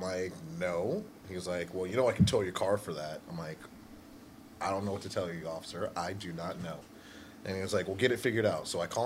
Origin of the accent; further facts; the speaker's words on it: New Orleans, Louisiana, United States; up here in the Northwest, it's a whole bunch of different story from when I'm from New Orleans.